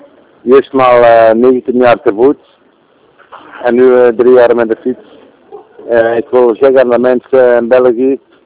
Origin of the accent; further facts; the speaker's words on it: Limburg, Netherlands; Ik ben van Limburg en ik ben nu in Griekenland met de fiets.